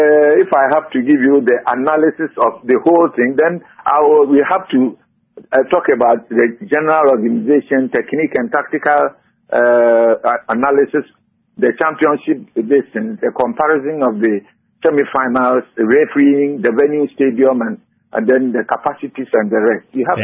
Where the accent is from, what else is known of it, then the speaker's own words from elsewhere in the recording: Ghana; You see, I'm a Ghanaian